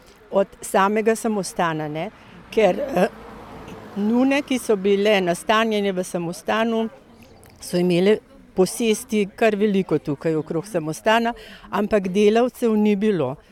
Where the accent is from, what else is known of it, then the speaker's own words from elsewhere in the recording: Šenčur, Upper Carniola, Slovenia; jaz sem doma iz Šenčurja